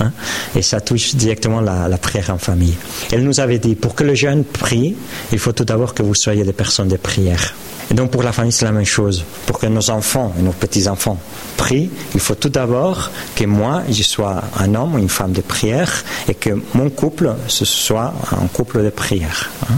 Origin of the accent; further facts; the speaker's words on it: Barcelona, Catalonia, Spain; Mon épouse et moi, nous sommes de Barcelone.